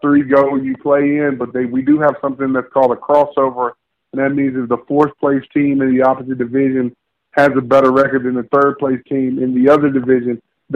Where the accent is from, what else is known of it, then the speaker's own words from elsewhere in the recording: Virginia, United States; and I'm from Virginia, so that's the southern